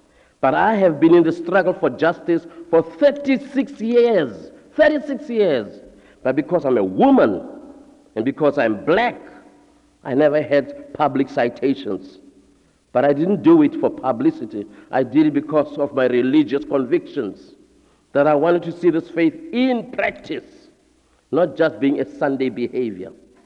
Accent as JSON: {"language": "English", "country": "South Africa", "said": "They have been born and brought up in South Africa. They are just as African as I am."}